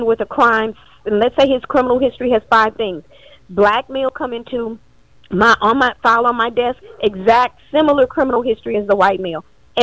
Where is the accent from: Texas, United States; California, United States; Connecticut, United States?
Texas, United States; And I'm from Texas. Went to law school in Texas.